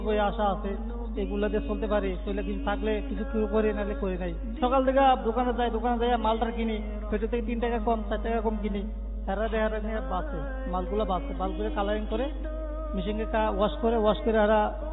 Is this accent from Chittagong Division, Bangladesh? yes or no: yes; Comilla, Chittagong Division, Bangladesh; আমাদের বাড়ি কুমিল্লা।